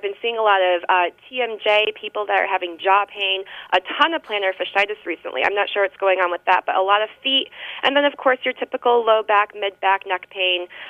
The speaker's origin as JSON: {"language": "English", "region": "New York", "country": "United States", "said": "I'm from Western New York, so I went to New York Chiropractic College, which is located in the Finger Lakes region of New York."}